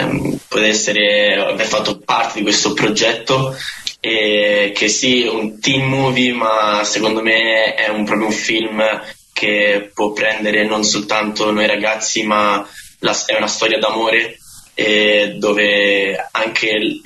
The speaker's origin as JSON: {"language": "Italian", "town": "Messina", "region": "Sicily", "country": "Italy", "lives_now": "Rome, Italy", "said": "anch'io sono siciliano, anche se è di Messina, anche se sto a Roma da 8 anni, però comunque la mia città, la mia terra è quella, la Sicilia"}